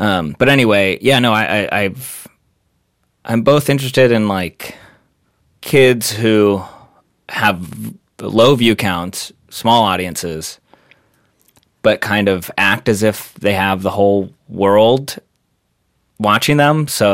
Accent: San Diego, California, United States; I grew up in San Diego and like went up to the mountains for this like for like a week.

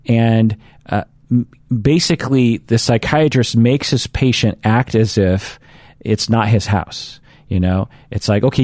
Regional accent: Seattle, Washington, United States; Now, I'm from Seattle. I don't understand what the Hamptons are.

